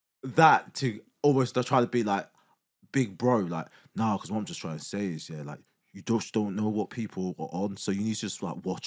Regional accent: Harlow, East of England, United Kingdom; I'm from Harlow, Essex. You know it?

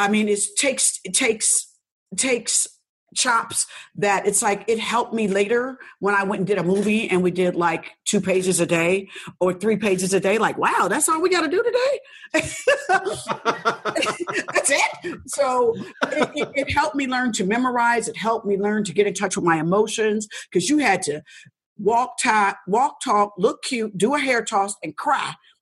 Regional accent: Indianapolis, Indiana, United States; moved away; Like when I moved from Indianapolis to California, my girlfriend was like, you want to come and go on Soul Train with me?

